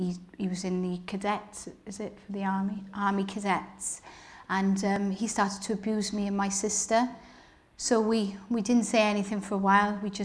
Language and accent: English; Cardiff, Wales, United Kingdom; also born or lived in Newport; I'm one of five sisters, and I was born in Newport. Okay. And brought up in Newport in the first couple of years, and then I moved to Cardiff.